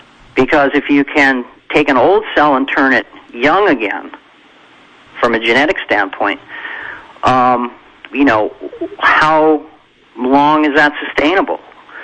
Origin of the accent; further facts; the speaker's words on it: New Jersey, United States; when I grew up in New Jersey in the 70s, I mean, New Jersey was a pretty dirty place.